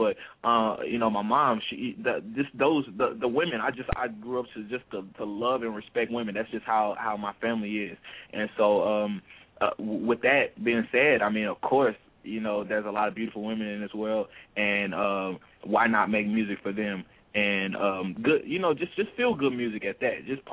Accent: Nashville, Tennessee, United States; We're from the South, man. Yeah, we like bass, man. We Nashville boys, so, you know, country is in our blood.

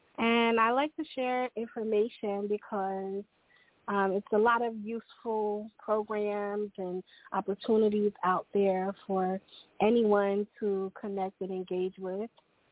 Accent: Newark, New Jersey, United States; I am from Newark, New Jersey.

